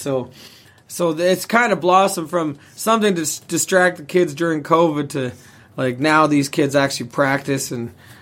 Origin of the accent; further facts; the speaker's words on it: Yukon, Canada; I'm from the Yukon.